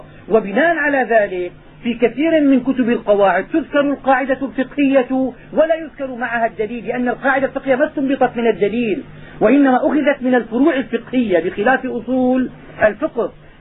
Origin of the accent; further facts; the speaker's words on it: Syria; عندنا في الشام